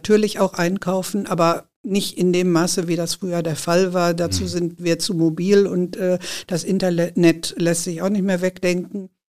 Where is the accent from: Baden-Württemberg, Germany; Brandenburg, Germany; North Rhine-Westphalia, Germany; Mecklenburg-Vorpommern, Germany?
North Rhine-Westphalia, Germany; Hüls; Also ich bin auch ein Hülser Kind. Ich bin fast 60 Jahre alt und ich bin in Hüls geboren und aufgewachsen.